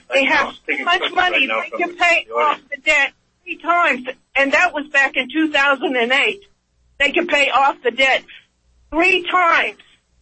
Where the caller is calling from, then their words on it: Oklahoma, United States; I'm calling from Oklahoma